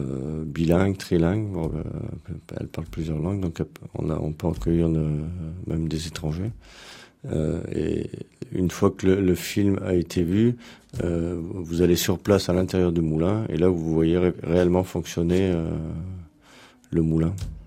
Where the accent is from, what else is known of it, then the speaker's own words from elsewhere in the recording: Lyon, Auvergne-Rhône-Alpes, France; Mais moi, je suis né à Lyon, j'ai fait mes études sur la région lyonnaise.